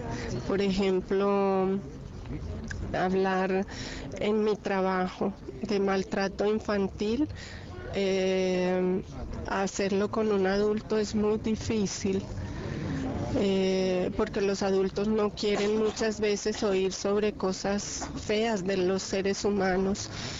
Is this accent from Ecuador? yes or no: no; Medellín, Antioquia, Colombia; now in Bogotá, Colombia; yo nací en Medellín, una ciudad de Colombia. Viví mi infancia y mi parte de mi adolescencia en Medellín. Y después me fui a vivir a Bogotá, en donde estudié psicología